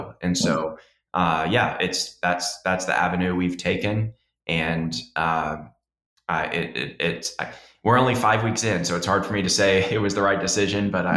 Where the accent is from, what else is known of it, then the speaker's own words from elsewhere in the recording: Charlottesville, Virginia, United States; No, my wife and I are both from Virginia, and I grew up in Charlottesville, which is just an hour away from Richmond.